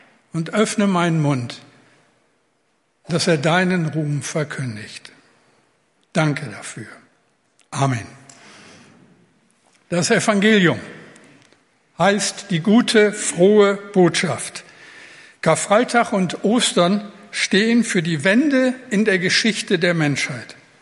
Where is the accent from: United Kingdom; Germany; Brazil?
Germany; Rhineland; Im rheinischen Karneval, ich komme ja aus dem Rheinland, da singen sie, ….